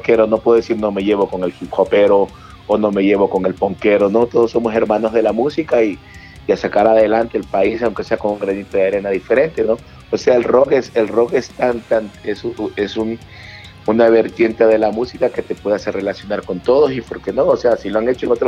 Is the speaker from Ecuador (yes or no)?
yes; Manabí, Ecuador; now in Quito, Ecuador; Soy de Manabí, vivo radicado ya acá en Quito.